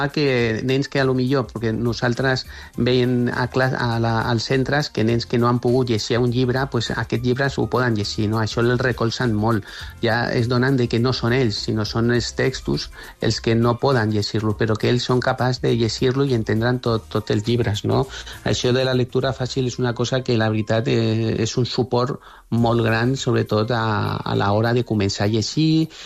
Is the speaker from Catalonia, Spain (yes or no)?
yes; Cornellà de Llobregat, Catalonia, Spain; nosaltres som de Cornellà, de Catalunya